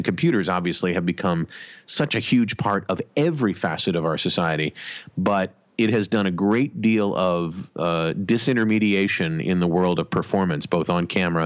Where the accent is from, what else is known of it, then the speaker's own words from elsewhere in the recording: Cleveland, Ohio, United States; So I grew up in Cleveland, Ohio, and I fell in love with radio when I was like in single digits in terms of age.